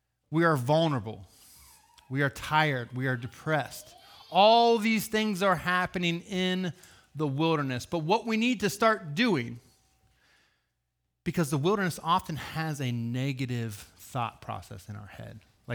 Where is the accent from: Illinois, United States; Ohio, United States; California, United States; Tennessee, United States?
Ohio, United States; I'm from Ohio, so I'm an Ohio State fan.